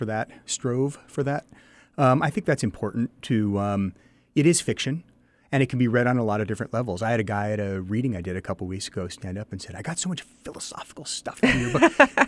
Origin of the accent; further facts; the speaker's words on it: Seattle, Washington, United States; also born or lived in New York; I grew up in Seattle, went to Sherwood High School, go T-Birds. and I moved to New York and went to college in New York and stayed there for 18 years and moved back to Seattle in 2001